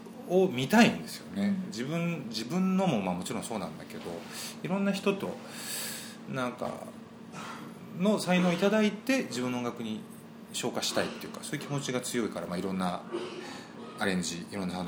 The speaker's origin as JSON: {"language": "Japanese", "region": "Mie", "country": "Japan", "tie": "born or raised there", "also_born_or_lived": "Osaka", "said": "1972年1月17日、大阪生まれ三重育ち。子供の頃のあだ名は、"}